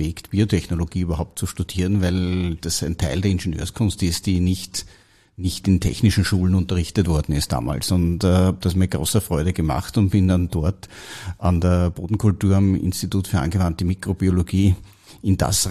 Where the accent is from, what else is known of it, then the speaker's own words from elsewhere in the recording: Austria; Ich komme aus Österreich, habe dort eine HTL für chemische Betriebstechnik in Wels besucht